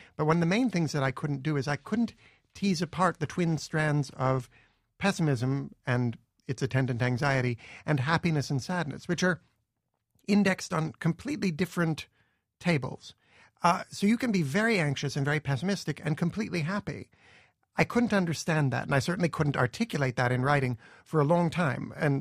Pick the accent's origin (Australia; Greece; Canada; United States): Canada; I'm Canadian, after all.